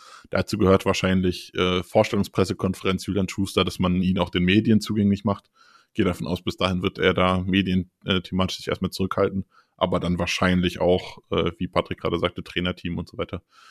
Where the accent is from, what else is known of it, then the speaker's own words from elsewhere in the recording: Frankfurt, Hesse, Germany; Als Frankfurter war ich am guten Ende dieses Beefs.